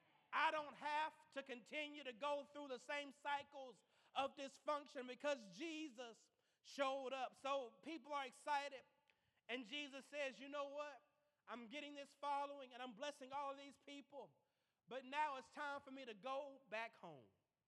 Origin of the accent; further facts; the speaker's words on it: Athens, Alabama, United States; you know, I'm originally from Athens, Alabama.